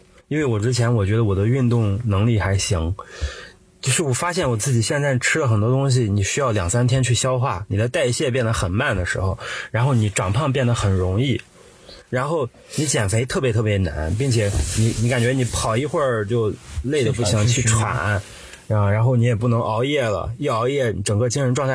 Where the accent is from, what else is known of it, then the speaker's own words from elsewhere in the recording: Shaanxi, China; 就是我们陕西人就是